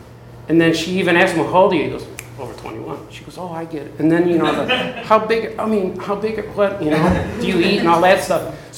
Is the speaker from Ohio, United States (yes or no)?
no; Chicago, Illinois, United States; I grew up in the South Side of Chicago where the Brighton Theater was showing.